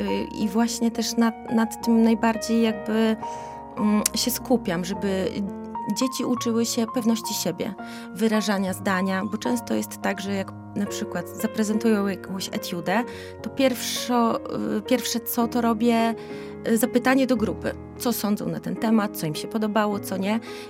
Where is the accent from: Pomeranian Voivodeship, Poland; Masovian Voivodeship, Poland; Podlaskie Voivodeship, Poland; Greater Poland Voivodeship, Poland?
Podlaskie Voivodeship, Poland; Białystok; now in Łomża, Poland; A życie prywatne to też tutaj w Łomży już się dzieje. Osiadłam tutaj, do rodzinnego Białegostoku jeżdżę czasami.